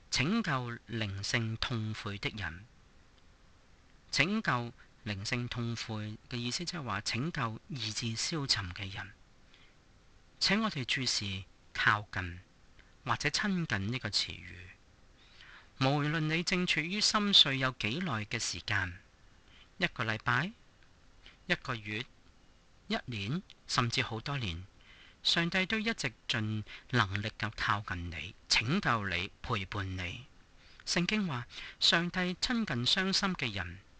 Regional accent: China; 好像我们中国人说的男子汉必然要承担。

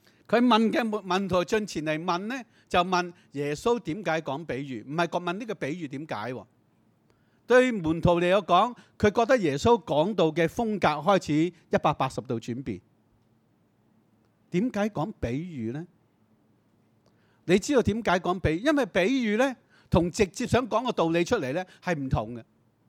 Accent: Yuen Long, Hong Kong; 我在元朗长大的，住在大旗岭的地方。以前一推开道门就对着一大片的农田

